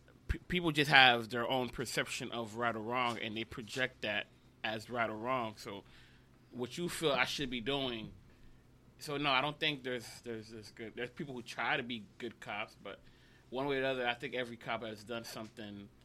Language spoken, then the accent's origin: English; Florida, United States; Because I'm from Miami-Dade, and I know better.